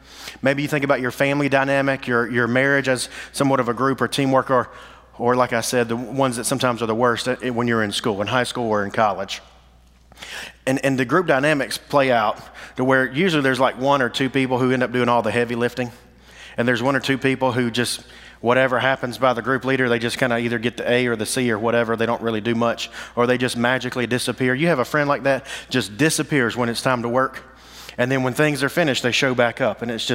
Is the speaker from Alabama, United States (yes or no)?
yes; Alabama, United States; also born or lived in Tennessee; I'm originally from Alabama. My wife's from Arizona. And we were in Tennessee, and they sent us to Georgia